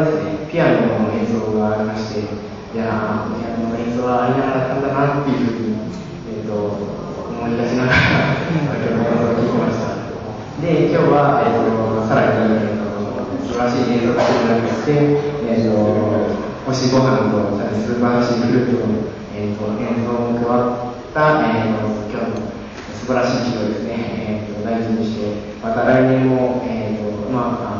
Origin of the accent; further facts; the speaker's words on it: Gifu, Japan; born there; 生まれは、岐阜県で、まあ、岐阜から東工大に行ってる人は僕の同期7人しかいない、